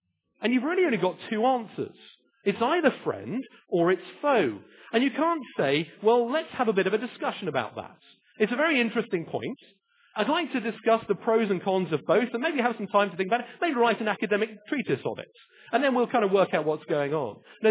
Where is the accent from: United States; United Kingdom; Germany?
United Kingdom; but I have to say, as a Brit, it's very easy for us to view spiritual matters with a kind of neutrality.